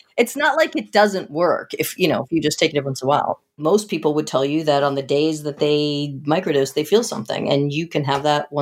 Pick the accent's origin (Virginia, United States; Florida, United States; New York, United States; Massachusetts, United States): Massachusetts, United States; I grew up outside of Boston. We would go in the city sometimes